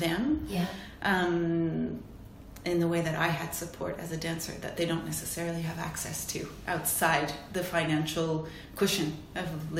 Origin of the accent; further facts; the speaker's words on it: Vancouver, British Columbia, Canada; now in Montreal, Canada; I am originally from Vancouver. I moved to Montreal 26 years ago